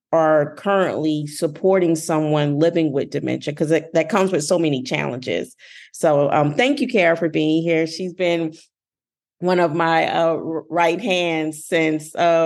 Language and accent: English; New Orleans, Louisiana, United States; now in Atlanta, United States; Oh, I'm originally from New Orleans. And so I've been in the Atlanta area, I don't know, since 2016.